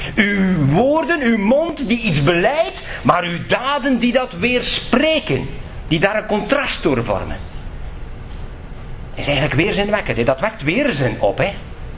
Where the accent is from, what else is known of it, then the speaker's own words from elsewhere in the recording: Flanders, Belgium; Het is niet erg, hoor, dat wij als Vlamingen aanbidden